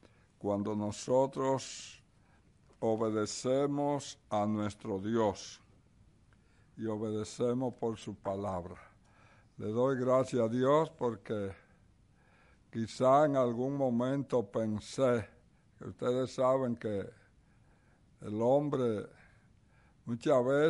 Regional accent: Santo Domingo, Distrito Nacional, Dominican Republic; vengo de Santo Domingo, República Dominicana

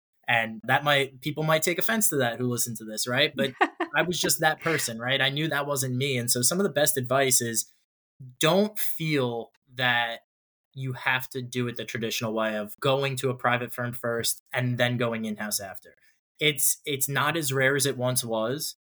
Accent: New Jersey, United States; also born or lived in New York; I come from New Jersey and New York.

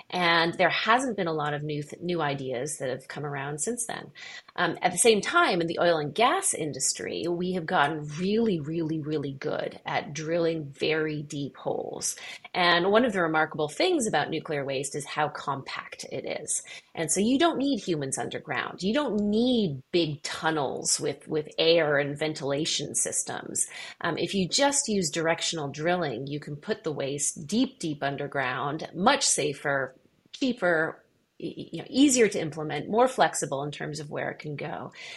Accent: Berkeley, California, United States; I grew up in Berkeley, California. So Berkeley, California is not known for a particularly pro-nuclear stance.

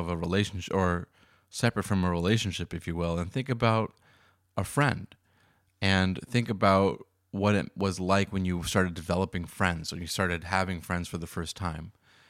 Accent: Massachusetts, United States; I go to this college campus and in Massachusetts, my home state.

